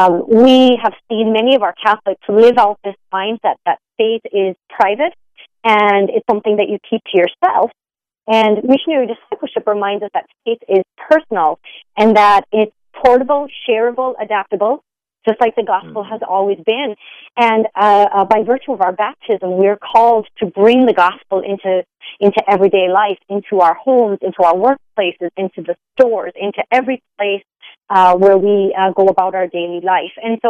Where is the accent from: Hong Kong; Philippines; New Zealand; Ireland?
Ireland; moved away as an adult; now in United States; I am from Ireland originally, and I've been living and working here in the U.S. for a number of years, and just became a U.S. citizen, actually, 2 years ago. I always say Ireland is my homeland. America has become my heartland.